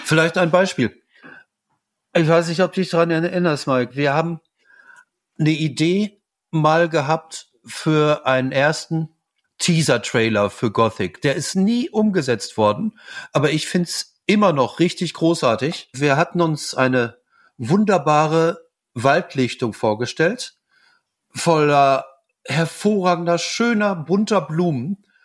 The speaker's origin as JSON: {"language": "German", "town": "Gelsenkirchen", "region": "North Rhine-Westphalia", "country": "Germany", "tie": "born or raised there", "said": "Also, ich bin in Gelsenkirchen geboren."}